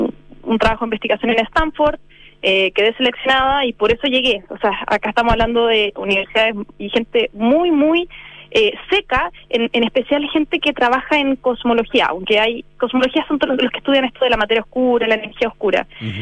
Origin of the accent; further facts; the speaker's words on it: Chile; cuando les digo que soy de Chile